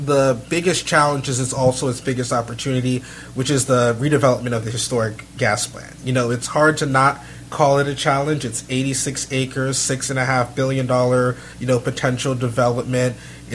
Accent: Ocala, Florida, United States; also born or lived in Maryland; So I was born in Silver Spring, Maryland, but I grew up in Ocala, Florida, so spent most of my life there.

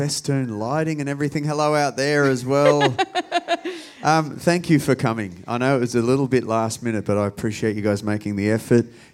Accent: Adelaide, South Australia, Australia; I grew up in Adelaide, and Adelaide always gets skipped by a lot of my favourite artists.

